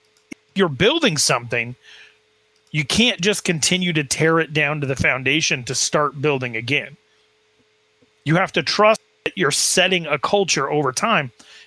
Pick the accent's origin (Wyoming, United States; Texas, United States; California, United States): Wyoming, United States; I'm from Wyoming. Like, I know these people.